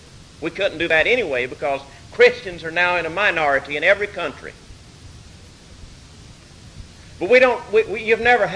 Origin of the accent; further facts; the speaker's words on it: the South, United States; accent: Southern Confederate English; though you'd never know it from my accent, but I hope you'll be able to understand Southern Confederate English, not Yankee English